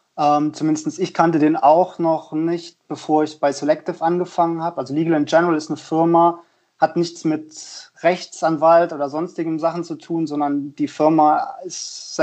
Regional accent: Trier, Rhineland-Palatinate, Germany; also born or lived in Münster / Rotterdam; now in Frankfurt, Germany; Also ich bin aufgewachsen oder komme gebürtig aus Trier. Nach Stationen in Münster und Rotterdam bin ich bei Solective in Frankfurt gelandet.

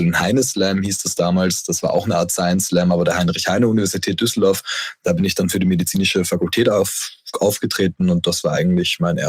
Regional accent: Vienna, Austria; Ich komme ja ursprünglich aus Wien

